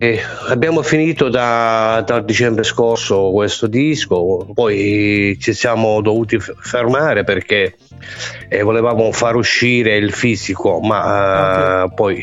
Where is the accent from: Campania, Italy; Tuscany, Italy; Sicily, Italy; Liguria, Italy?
Sicily, Italy; io sono siciliano e vivo in Sicilia